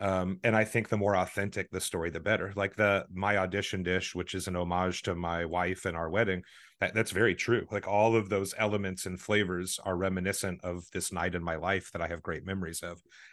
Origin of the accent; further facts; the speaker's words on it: Midwest, United States; I'm from the Midwest. What can I do for seafood?